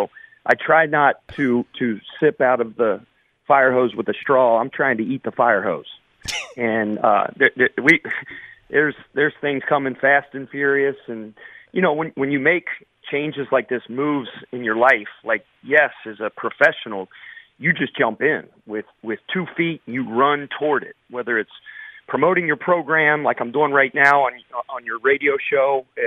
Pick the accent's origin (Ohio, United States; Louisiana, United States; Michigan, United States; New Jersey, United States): Ohio, United States; Cincinnati; but I'm from Cincinnati, right? The 513.